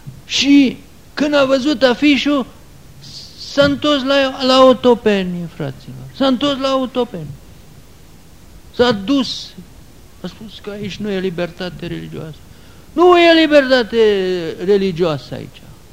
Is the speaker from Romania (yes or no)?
yes; Romania; Eu sunt român. Eu sunt de pe un teritoriu foarte râvnit, de, nu de două milenii, de milenii întregi.